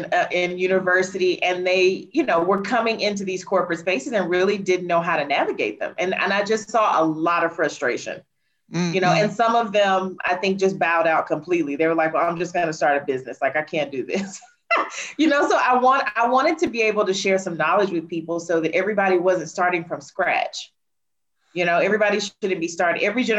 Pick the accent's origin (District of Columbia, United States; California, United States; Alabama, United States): Alabama, United States; accent: Alabama; now in Johannesburg, South Africa; So my accent is from Alabama in the United States, but my body is physically located in Morningside.